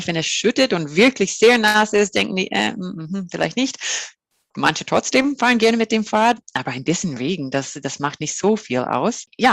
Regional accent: Canada; German is a second language; now in Germany; ich komme aus Kanada und ich habe das Vergleich ist für mich zwischen Kanada und Deutschland

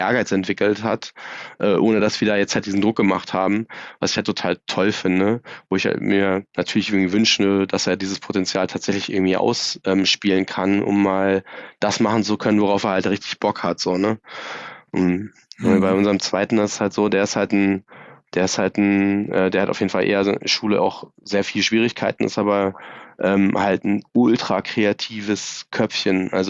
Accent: eastern Germany, Germany; Wie gesagt, ich komme ja aus der DDR.

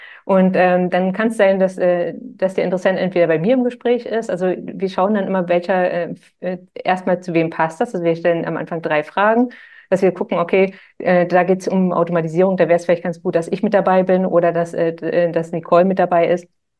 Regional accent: Berlin, Germany; wir kommen aus dem Süden von Berlin.

